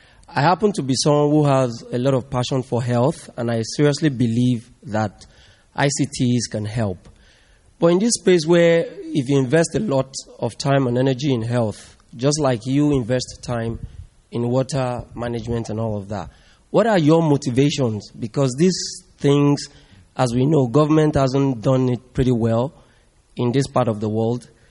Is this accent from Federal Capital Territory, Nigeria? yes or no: yes; Abuja, Federal Capital Territory, Nigeria; I'm also from Abuja, Nigeria, but I work for a non-for-profit.